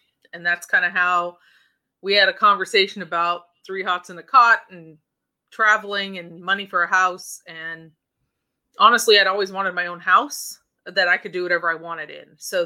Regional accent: Port Angeles, Washington, United States; And so I grew up in Port Angeles, Washington, about 3 or so hours from Seattle.

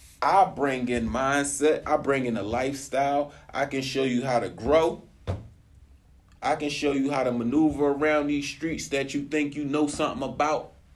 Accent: Philadelphia, Pennsylvania, United States; I'm from Philly. Number one murder kick.

